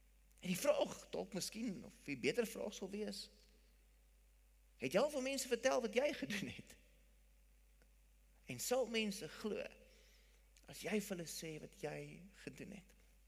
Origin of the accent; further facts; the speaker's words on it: Pretoria, Gauteng, South Africa; ek kom van Pretoria af.